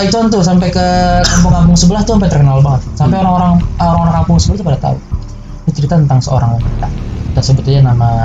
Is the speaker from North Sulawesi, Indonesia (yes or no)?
no; Pondok Pucung, Banten, Indonesia; Kampung gua itu namanya Pondok Pucung.